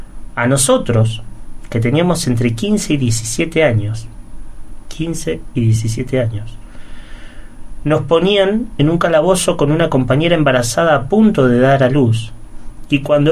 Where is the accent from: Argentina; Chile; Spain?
Argentina; nosotros tenemos esa particularidad como argentinos, ¿no?